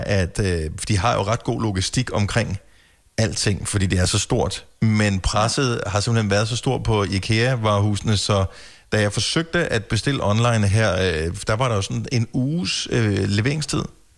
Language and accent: Danish; Region of Southern Denmark, Denmark; jeg er opvokset på Fyn. Jeg har aldrig været eksponeret synderligt meget for svensk sådan i min opvækst. Så da jeg flyttede tættere på Sverige, og især fordi nu bor jeg i hovedstadsområdet